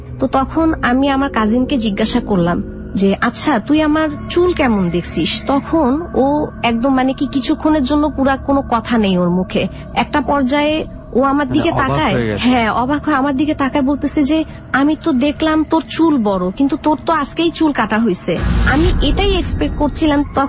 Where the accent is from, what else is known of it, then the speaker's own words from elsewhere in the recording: Dhaka, Dhaka Division, Bangladesh; আমি মিরপুর 11 থেকে এসেছি।